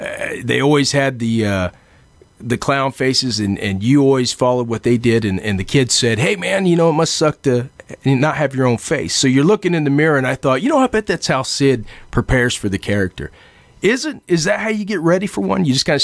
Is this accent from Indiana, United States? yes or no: yes; Indianapolis, Indiana, United States; And it's not just because I'm from Indianapolis and I'm close to Peru and everything.